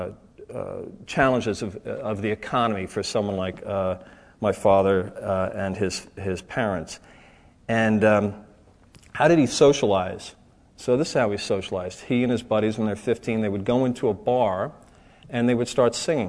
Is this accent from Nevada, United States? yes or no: no; Deer Park, New York, United States; And so I grew up in Long Island on the South Shore in Deer Park